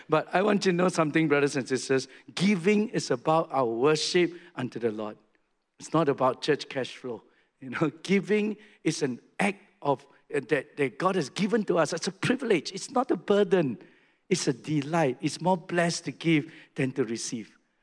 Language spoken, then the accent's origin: English; Singapore; when I was growing up in Singapore.